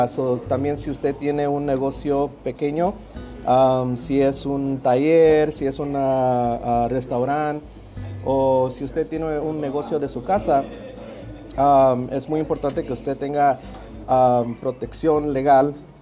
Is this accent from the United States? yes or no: yes; Los Angeles, California, United States; now in Phoenix, United States; Originalmente soy del este de Los Ángeles y en Los Ángeles los restaurantes abren como a las 5, ¿verdad?